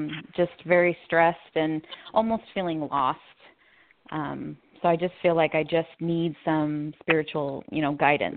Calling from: Scio, Oregon, United States; from Oregon.

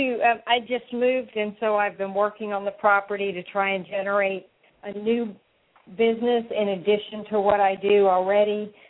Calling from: Florida, United States; I'm calling from Florida.

